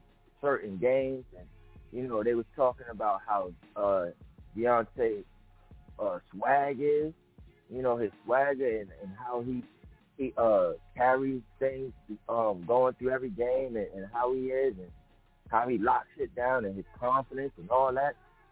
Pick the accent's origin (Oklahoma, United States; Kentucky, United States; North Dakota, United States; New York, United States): New York, United States; Like, that's how I say it because I'm from New York.